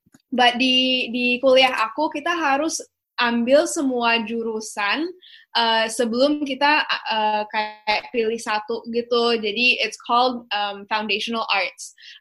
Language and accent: Indonesian; Singapore; moved away as an adult; now in Jakarta, Indonesia; aku gedenya di Singapura kan, jadi aku sebenarnya nggak begitu tahu tentang tech space di Indonesia. Jadi abis aku lulus kuliah, aku pindah balik ke Jakarta, itu pertama kali aku tinggal di sini gitu.